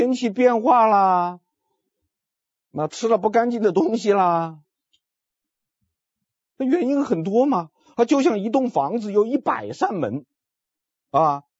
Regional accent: China; 用我们中国人通常说的一句话来总结，就是善有善报，恶有恶报

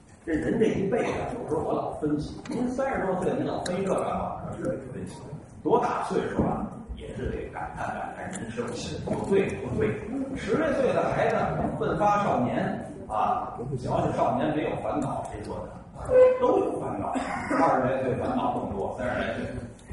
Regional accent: Tianjin, China; 你看，还是那句话，我是天津人，天津有一海河

